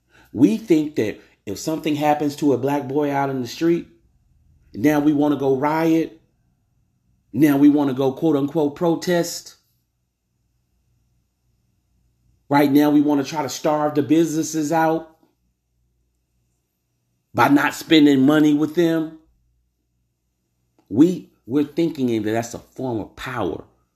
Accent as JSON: {"language": "English", "region": "Louisiana", "country": "United States", "said": "I'm from Louisiana, man."}